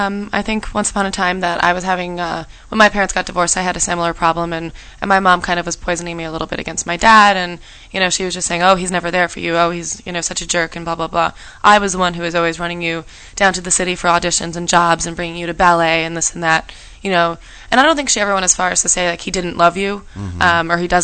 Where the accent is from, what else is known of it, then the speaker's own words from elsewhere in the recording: New York, United States; I'm a New Yorker myself, but...